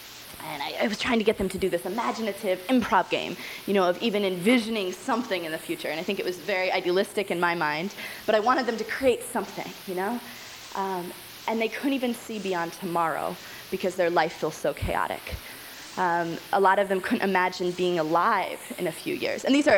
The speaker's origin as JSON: {"language": "English", "country": "United States", "said": "I felt as an American, a U.S. citizen, as a white person, as someone from the outside coming in with my very shaky Arabic"}